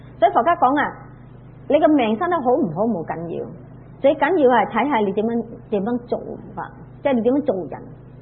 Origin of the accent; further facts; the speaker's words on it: China; 我哋中国人就冇话讲创造物主定我哋，我哋自己系埋怨自己，我哋中国人埋怨自己咩啊